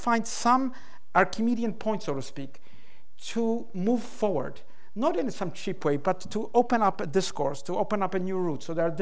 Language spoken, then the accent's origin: English; Poland; English is a second language; when I grew up in Poland, that was a dark time.